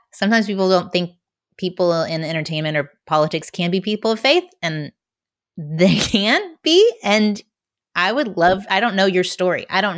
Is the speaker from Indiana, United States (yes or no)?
yes; Indiana, United States; because I grew up in Indiana, my dad was running for offices.